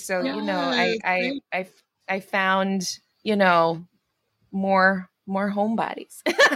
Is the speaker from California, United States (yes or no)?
no; New York City, New York, United States; This is the first show I got to do as a New Yorker again, and that was everything.